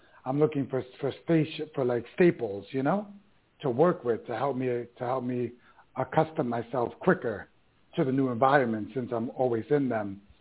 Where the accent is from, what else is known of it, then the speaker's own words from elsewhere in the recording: Bronx, New York, United States; You know, I grew up in the Bronx, New York, in the 70s, 80s.